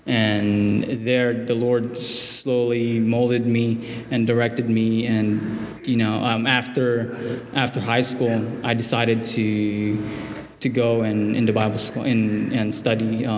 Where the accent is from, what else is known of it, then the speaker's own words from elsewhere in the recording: Philippines; So I'm from the Philippines, and I was born there.